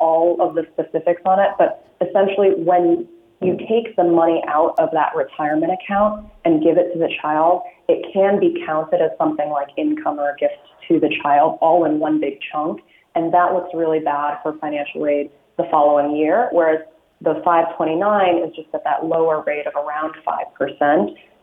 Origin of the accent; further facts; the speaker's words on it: Illinois, United States; now in California, United States; But I'm originally from Illinois, and Illinois does have that benefit.